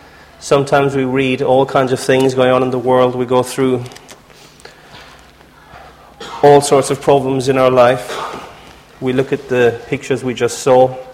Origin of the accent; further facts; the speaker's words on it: Ireland; I'm the youngest of 12 kids. I was brought up in Ireland in a Catholic family.